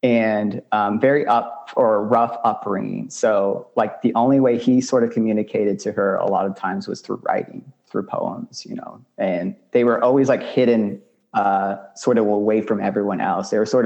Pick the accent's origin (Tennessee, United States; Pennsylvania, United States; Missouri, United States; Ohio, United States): Missouri, United States; also born or lived in San Antonio, Texas; Growing up as someone who identifies as Mexican American, someone who was born in San Antonio, but, you know, moved to Missouri at a young age and was sort of uprooted from that original environment